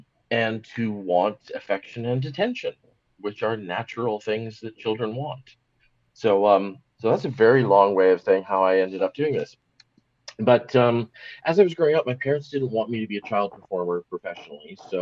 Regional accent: Seattle, Washington, United States; born there; I was born in Seattle, Washington, USA, which is just across the border from Vancouver, Canada. My mother was from Vancouver. My father was from Seattle.

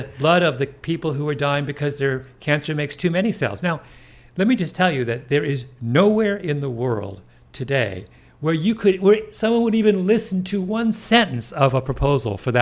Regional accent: Canada; I grew up in Canada

